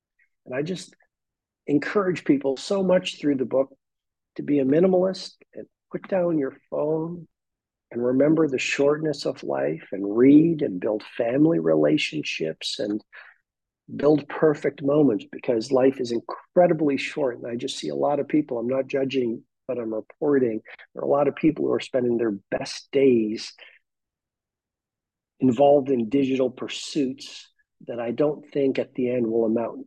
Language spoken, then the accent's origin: English; Port Hawkesbury, Nova Scotia, Canada; I was living in Port Hawkesbury, Cape Breton, Nova Scotia, my hometown.